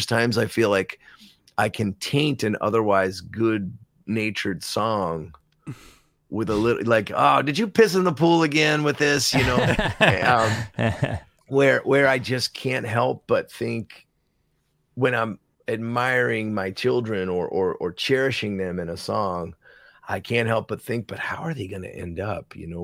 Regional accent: Philadelphia, Pennsylvania, United States; I'm from Philly, right?

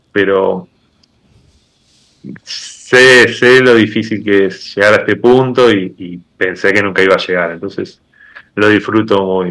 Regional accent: Argentina; como argentino, el orgullo argentino es y el asado.

